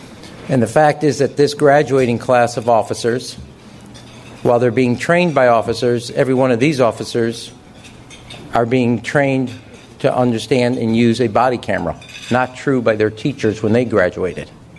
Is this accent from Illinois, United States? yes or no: yes; Chicago, Illinois, United States; In the past, we all know this, if we're from Chicago, Englewood led the city, in shootings.